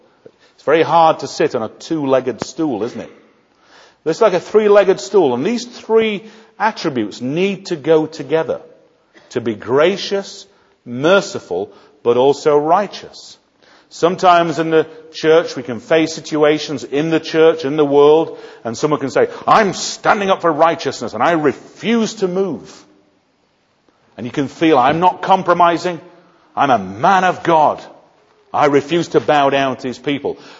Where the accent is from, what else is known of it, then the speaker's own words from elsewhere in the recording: Yorkshire and the Humber, United Kingdom; I'm from Yorkshire.